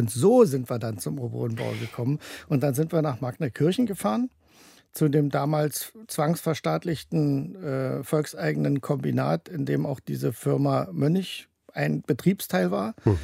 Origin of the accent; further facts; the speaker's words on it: Weimar, Thuringia, Germany; also born or lived in Dresden; geboren bin ich in Dresden, habe dort aber das Leben noch nicht bewusst wahrgenommen. Wir sind dann, weil mein Vater die Stelle als Kapellmeister in Weimar bekam, nach Weimar gezogen. Dort habe ich dann meine, wie heute würde man sagen, Grundschulzeit absolviert.